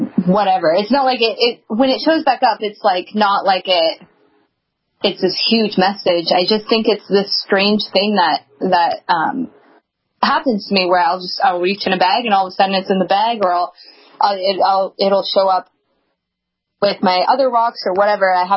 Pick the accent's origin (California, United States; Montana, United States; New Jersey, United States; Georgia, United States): Montana, United States; I grew up in Montana, and the only exposure I had to crop circles were ones that everyone was fairly certain kids were doing in the field.